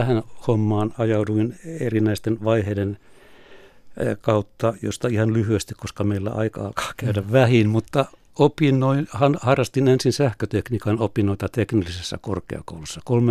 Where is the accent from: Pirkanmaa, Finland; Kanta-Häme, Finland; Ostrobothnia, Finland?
Ostrobothnia, Finland; Vaasa; kun olen siis Vaasasta kotoisin.